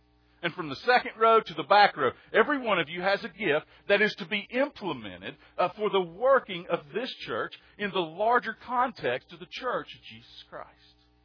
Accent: Soddy Daisy, Tennessee, United States; some of you all have heard me tell about the little Presbyterian church I grew up in Soddy Daisy, Tennessee. Soddy Daisy First Presbyterian Church, one of the oldest churches in East Tennessee.

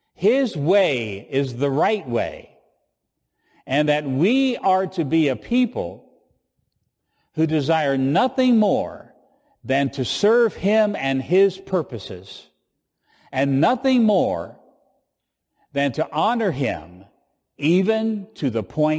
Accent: Virginia, United States; when I was growing up in Virginia, my grandmother used to use the expression, "when the kingdom comes."

